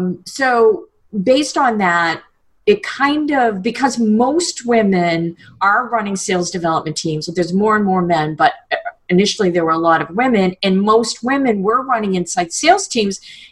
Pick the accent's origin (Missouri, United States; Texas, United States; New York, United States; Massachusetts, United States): Massachusetts, United States; Leominster; In Leominster, Massachusetts, plastic capitals of the world